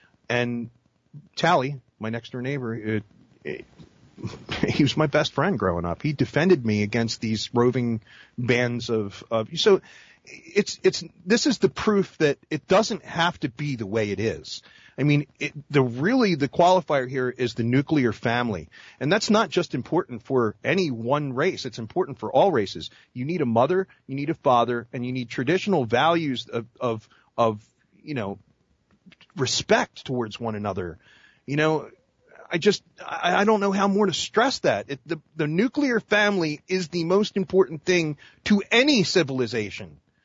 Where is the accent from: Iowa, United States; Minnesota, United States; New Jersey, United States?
New Jersey, United States; Woodbury; my direct next door neighbors when I grew up in Woodbury, New Jersey, which were the Allen family.